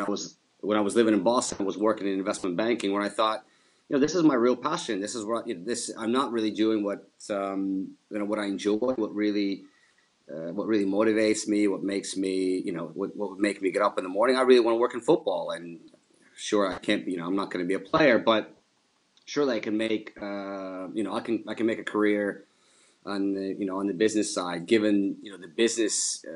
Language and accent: English; Ukraine; I grew up in, I was born and raised in Ukraine, or what was then former USSR.